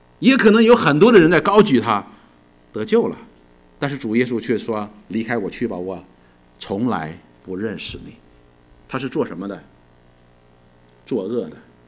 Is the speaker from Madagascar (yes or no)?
no; China; 当天现在我们回到中国，我们都是中国人，我们都爱我们大陆的弟兄姊妹。